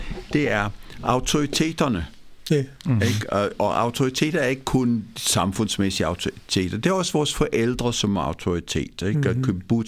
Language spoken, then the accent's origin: Danish; India; nu er jeg opvokset i Indien, ikke?